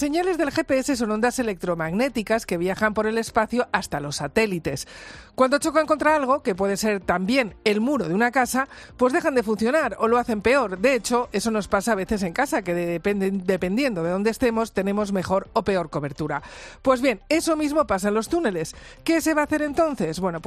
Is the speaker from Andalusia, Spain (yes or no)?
no; Madrid, Community of Madrid, Spain; Bueno, y los que somos de Madrid también.